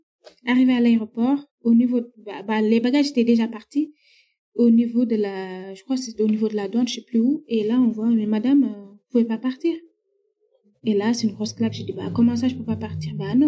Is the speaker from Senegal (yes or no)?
yes; Senegal; je parle en tant que sénégalais parce que je connais pas les autres pays d'Afrique